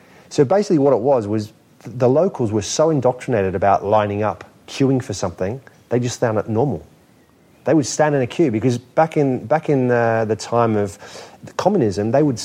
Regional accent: Australia; also born or lived in Germany; now in United Kingdom; So I went from Australia to Germany for 2.5 years.

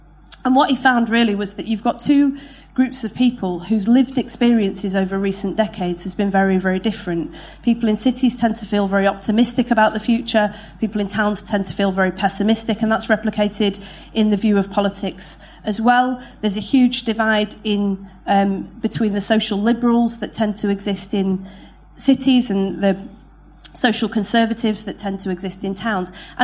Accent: Manchester, North West England, United Kingdom; born there; I was born in Manchester in 1979.

